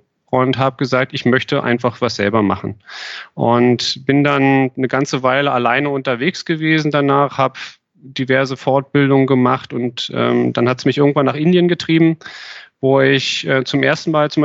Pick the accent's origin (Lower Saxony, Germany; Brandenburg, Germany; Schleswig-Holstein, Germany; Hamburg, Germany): Brandenburg, Germany; Potsdam; also born or lived in Cottbus; ja, ich bin in Brandenburg groß geworden, in Potsdam, bin in Cottbus geboren worden, also ein gebürtiger Brandenburger, hört man wahrscheinlich auch in der Stimmfärbung an der einen oder anderen Stelle.